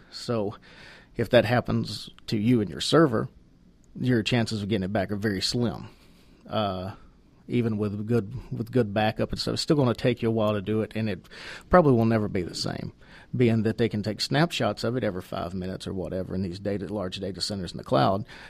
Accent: Georgia, United States; With speech recognition, that's pretty hard for me growing up in North Georgia. It doesn't pick up a lot of my words sometimes.

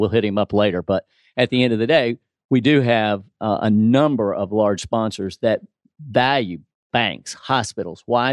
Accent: Roswell, Georgia, United States; So I grew up in North Fulton in Roswell, went to Crestwood High School in the day, went to Georgia State

